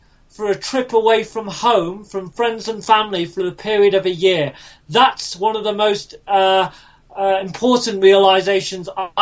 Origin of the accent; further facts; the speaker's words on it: Oxford, South East England, United Kingdom; I'm a British Indian doctor, actually from Oxford. I'm an anaesthetics and intensive care trainee in Oxford.